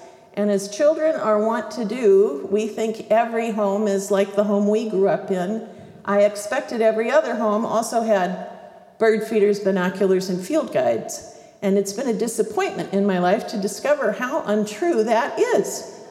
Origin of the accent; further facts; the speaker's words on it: Port Angeles, Washington, United States; I was born and raised in Port Angeles, Washington, which is west of Seattle, right in the middle of the north coast of the Olympic Peninsula, right across from Victoria, BC.